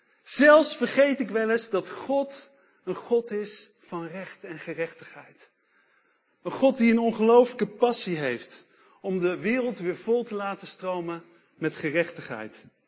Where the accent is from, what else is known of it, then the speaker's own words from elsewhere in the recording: Amsterdam, North Holland, Netherlands; Ik kom zelf uit Amsterdam, daar had ik dus graag een wereldreis voor over. En ik ben voorganger van Crossroads, internationale Engelstalige gemeente in Amsterdam.